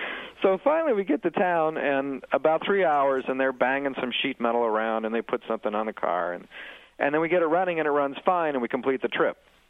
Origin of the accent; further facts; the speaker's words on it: Ohio, United States; From Ohio.